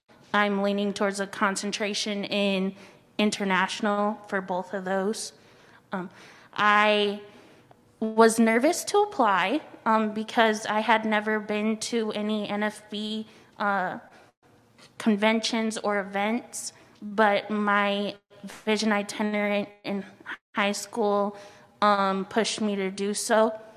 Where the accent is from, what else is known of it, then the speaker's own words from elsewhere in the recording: Rockford, Illinois, United States; as you heard. I am from Rockford, Illinois, but I currently reside in DeKalb in a dorm at Northern Illinois University.